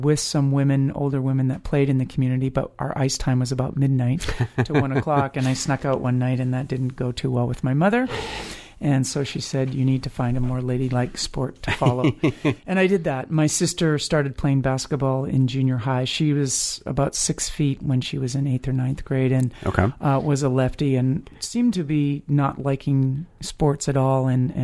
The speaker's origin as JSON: {"language": "English", "town": "Salmon Arm", "region": "British Columbia", "country": "Canada", "tie": "born or raised there", "said": "I grew up in Salmon Arm, British Columbia, which is in Canada, about a 12-hour car ride from Eugene, Oregon, and we lived on the Trans-Canada Highway."}